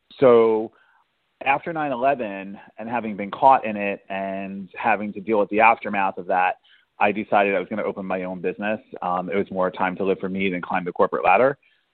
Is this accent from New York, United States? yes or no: yes; Staten Island, New York, United States; You know, I grew up in Manhattan, well, Staten Island, Manhattan TV district, right?